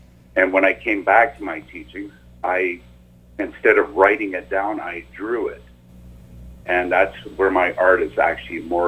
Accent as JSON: {"language": "English", "town": "Sarnia", "region": "Ontario", "country": "Canada", "said": "I'm an Anishinaabe from Amijanong of Sarnia"}